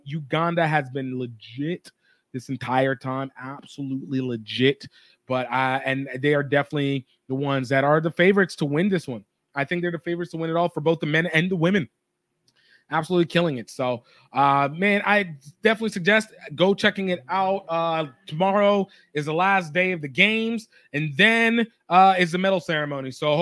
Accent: Nigeria; we have a tough couple of games as a Nigerian.

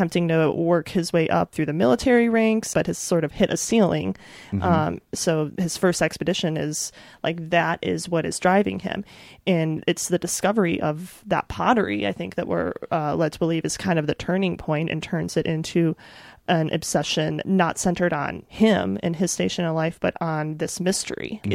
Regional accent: Midwest, United States; But, I'm from the Midwest. I know what crops look like, Fawcett.

